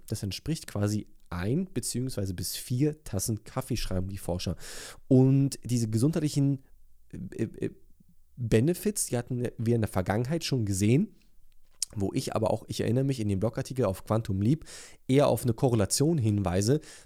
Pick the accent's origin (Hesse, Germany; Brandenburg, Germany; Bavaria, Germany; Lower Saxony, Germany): Brandenburg, Germany; Wandlitz; das war in meinem Heimatort Wandlitz, das ist nördlich von Berlin